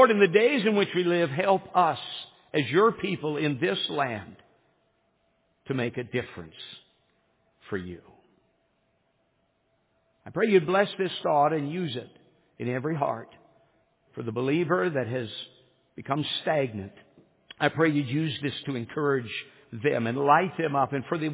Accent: United States; You and I, as American believers

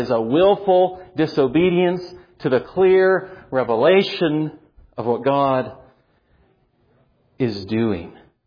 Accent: United States; Why should I, as an American, submit or be subject to anybody?

